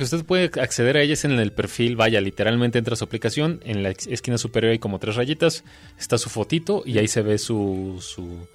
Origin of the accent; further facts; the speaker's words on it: Sinaloa, Mexico; Soy de Sinaloa y he manejado tanto ahí, en Querétaro, en la Ciudad de México, y en algunas otras ciudades